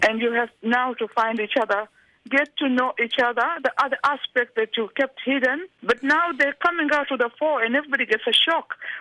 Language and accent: English; Tanga, Tanga Region, Tanzania; Yes, because I come from Tanga. We tend to marry people from our own area